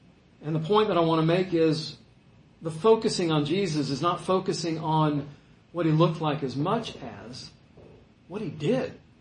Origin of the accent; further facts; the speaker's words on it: United States; I know as an American, I think of rights.